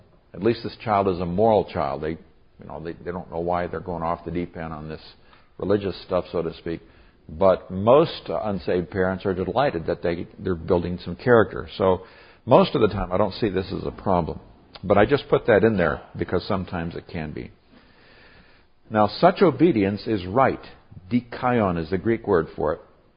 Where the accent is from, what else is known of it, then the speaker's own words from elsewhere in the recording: Nigeria; I came from Nigeria. My parents grew up. They were missionaries there.